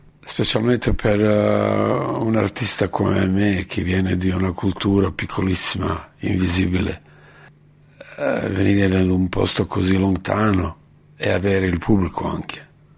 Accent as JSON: {"language": "Italian", "town": "Sarajevo", "region": "Federation of Bosnia and Herzegovina", "country": "Bosnia & Herzegovina", "second_language": "Italian", "said": "Vengo da Sarajevo, allora porto questa musica che viene dalla frontiera"}